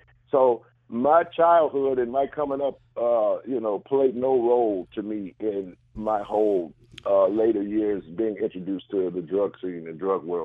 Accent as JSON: {"language": "English", "town": "Memphis", "region": "Tennessee", "country": "United States", "said": "I come from Memphis out of a very religious home."}